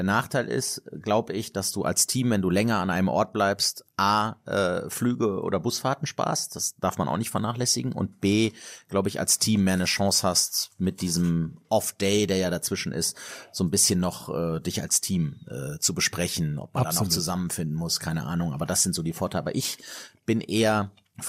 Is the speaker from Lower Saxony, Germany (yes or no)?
no; Oberdollendorf, North Rhine-Westphalia, Germany; Das ist einfach, ich komme aus Oberdollendorf, also Bonn.